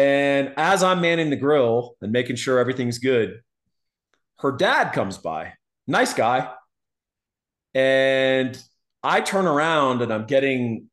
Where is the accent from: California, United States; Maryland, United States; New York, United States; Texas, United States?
Texas, United States; And the guy goes, where are you from? And I said, Texas.